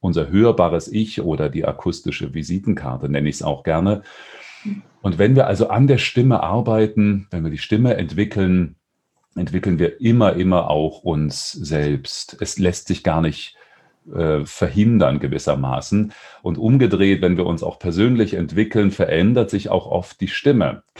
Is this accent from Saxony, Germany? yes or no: yes; Dresden, Saxony, Germany; born there; also born or lived in Weimar; now in Stuttgart, Germany; Ich komme aus Stuttgart. Gebürtig zwar aus Dresden, in Weimar habe ich studiert, jetzt seit 3 Jahren bin ich im Ländle.